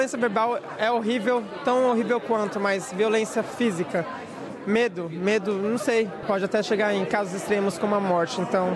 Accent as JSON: {"language": "Portuguese", "region": "São Paulo", "country": "Brazil", "moved": "as an adult", "lives_now": "Sydney, Australia", "said": "Eu vou fazer 3 anos de Austrália. Vim de São Paulo, capital. Vai fazer 3 anos que eu estou aqui vivendo essa vida intensa."}